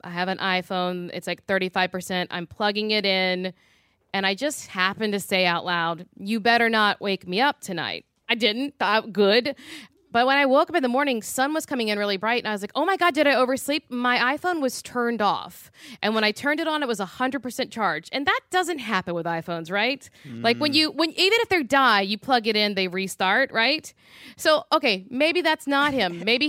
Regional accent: Louisiana, United States; I call my mom in Louisiana. That's a part of why I'm very haunted because I'm from Louisiana.

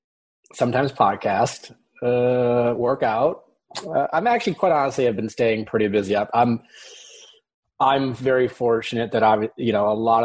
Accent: Wisconsin, United States; Yeah, like boating etiquette for whatever reason, like when growing up in Wisconsin, you always wave.

